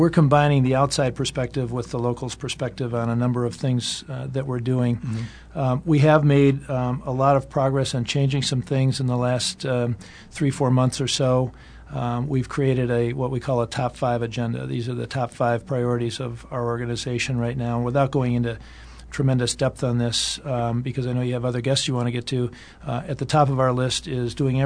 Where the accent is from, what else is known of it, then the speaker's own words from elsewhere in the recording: Las Vegas, Nevada, United States; I am from the Las Vegas area. I do bring an outsider's perspective to Tucson.